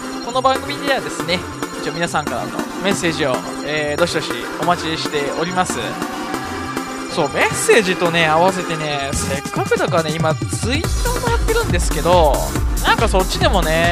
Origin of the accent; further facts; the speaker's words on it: Kyushu, Japan; 僕九州出身なのでなかなか雪山をの雪道ですね運転したことがないんで